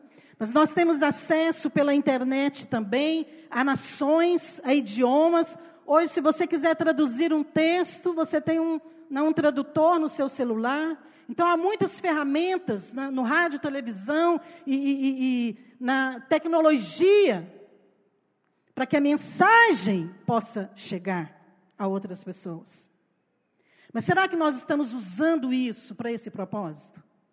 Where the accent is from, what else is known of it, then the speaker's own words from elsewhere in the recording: Cumari, Goiás, Brazil; ela foi parar na cidade de Cumari, que é a cidade onde eu cresci.